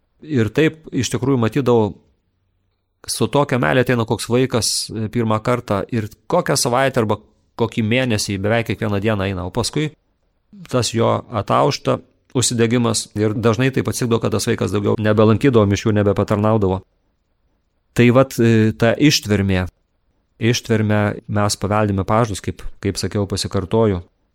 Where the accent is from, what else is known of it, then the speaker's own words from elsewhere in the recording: Aukštoji Panemunė, Kaunas County, Lithuania; tais laikais, vietinės laikais, aš užaugau aukštosios Panemunės parapijoje